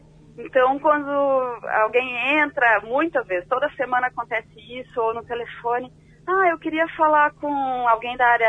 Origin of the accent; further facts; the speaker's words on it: Porto Alegre, Rio Grande do Sul, Brazil; Eu nasci e me criei em Porto Alegre